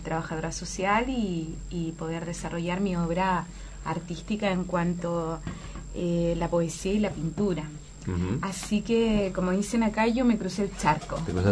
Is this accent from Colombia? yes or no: no; Chile; moved away as an adult; also born or lived in Mexico / Buenos Aires; now in Uruguay; salí de Chile, estuve un poco en México, uh-huh, en Buenos Aires, y después estoy acá, ahora ya hace un tiempo.